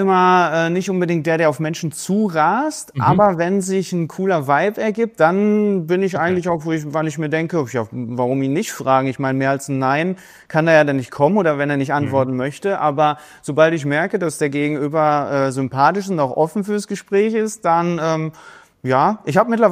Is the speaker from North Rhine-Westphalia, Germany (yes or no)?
yes; Dortmund, North Rhine-Westphalia, Germany; also born or lived in Stuttgart; now in Dubai, United Arab Emirates; Meine Heimat, ich komme ursprünglich aus Dortmund, aber fühle mich nach 15 Jahren Stuttgart auch so ein bisschen ist Stuttgart dann auch die Heimat geworden und ja, mittlerweile wohnen wir in Dubai.